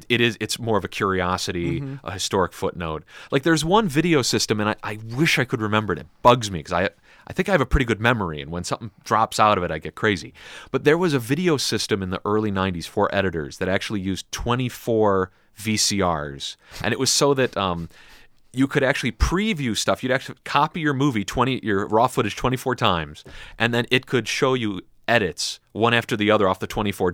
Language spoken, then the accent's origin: English; Chicago, Illinois, United States; You know, I'm from Chicago. I have an all-sausage diet, and we have never argued about food or anything like that.